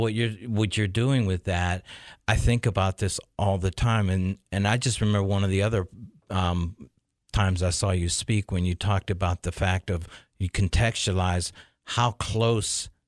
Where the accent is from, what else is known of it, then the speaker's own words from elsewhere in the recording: Pittsburgh, Pennsylvania, United States; I grew up in Pittsburgh, Pennsylvania.